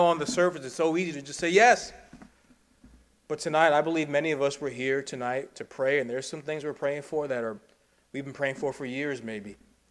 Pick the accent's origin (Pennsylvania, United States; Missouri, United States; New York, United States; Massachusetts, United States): New York, United States; And I remember jokingly as a New Yorker when I first went down south that I was always very suspicious.